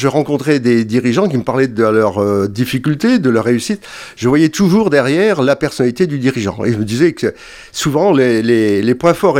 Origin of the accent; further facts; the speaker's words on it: Normandy, France; born there; je suis fils de paysan, je suis né dans l'Orne, pas loin d'ici